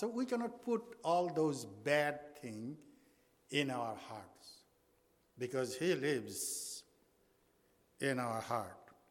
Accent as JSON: {"language": "English", "country": "Bangladesh", "also_born_or_lived": "United States", "second_language": "English", "moved": "as an adult", "said": "Well, as I mentioned this morning that I'm from Bangladesh, and Lord has called me to train my own people."}